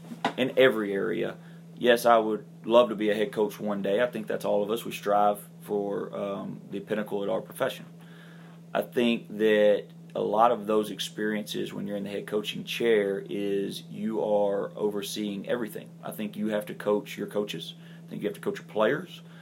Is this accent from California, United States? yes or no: no; Albertville, Alabama, United States; I grew up in Albertville, Alabama, which I'm very proud of, 20,000 people and passionate, rabid fan base for their high school athletics.